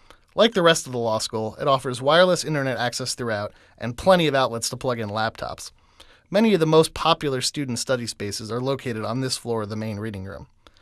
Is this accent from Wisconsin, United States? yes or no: no; New Jersey, United States; now in Chicago, United States; I grew up in New Jersey, greatest state of the union, don't make fun, and came to Chicago after graduating from Hamilton College in New York State last year.